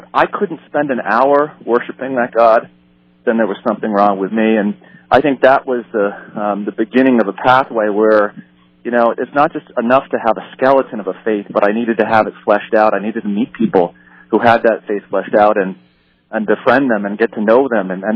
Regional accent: New Hampshire, United States; And there I was raised Roman Catholic in New Hampshire, as many people.

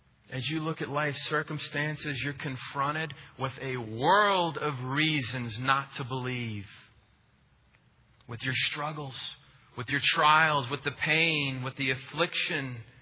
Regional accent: Peachtree City, Georgia, United States; My family moved here when I was 3 years old. I grew up on Appleseed Court in Peachtree City, Georgia. It doesn't get more suburban than that.

